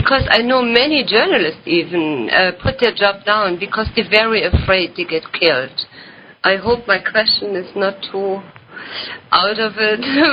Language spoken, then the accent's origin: English; Germany; English is a second language; now in Houston, United States; I'm from Houston, originally from Germany.